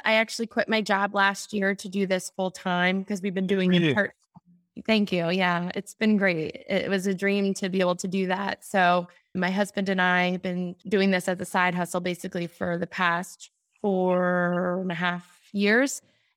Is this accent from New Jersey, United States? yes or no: yes; New Jersey, United States; I'm from North Jersey.